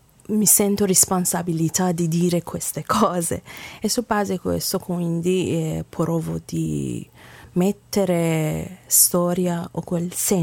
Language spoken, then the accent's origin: Italian; Iran; Italian is a second language; perché non devo studiare molto bene danza del mio paese, danza persiana